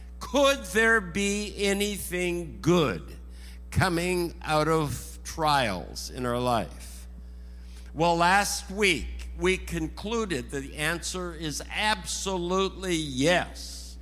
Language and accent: English; Canada; Now, I'm Canadian, or have been Canadian. I'm a past Canadian. I'm a post-Canadian.